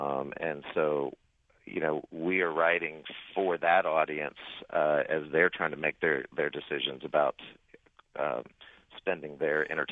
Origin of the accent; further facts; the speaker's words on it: Nashville, Tennessee, United States; the only one that was in decent shape when I got it was the Nashville Scene. And that's, you know, my hometown paper